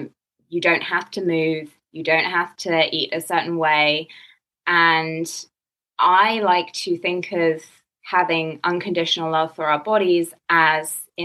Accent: England, United Kingdom; now in United States; When I was at UCLA interning as a dietitian, because I'm English

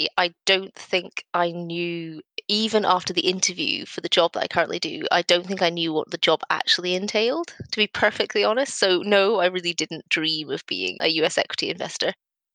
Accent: Aboyne, Scotland, United Kingdom; now in Linlithgow, United Kingdom; I grew up in Aboyne, which is in rural Aberdeenshire, and I currently live in Linlithgow, or just outside Linlithgow, which is near Edinburgh.

